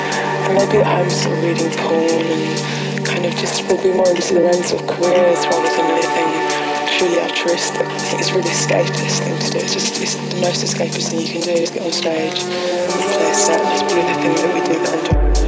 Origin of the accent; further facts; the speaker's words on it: Ilford, London, United Kingdom; And I grew up in Ilford, sort of East London suburbs, and there's nothing to do, and there's nothing to sort of really aspire to.